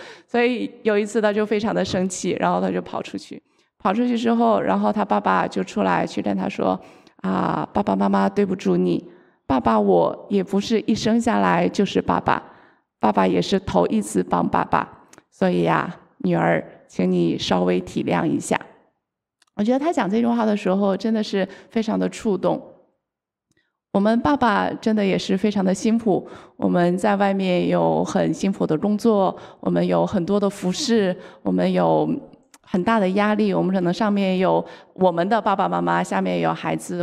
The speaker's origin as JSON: {"language": "Chinese", "region": "Jilin", "country": "China", "tie": "born or raised there", "lives_now": "Qingdao, China", "said": "那我工作的时候很多人知道我是在山东青岛工作，但我的老家是在东北，在吉林。"}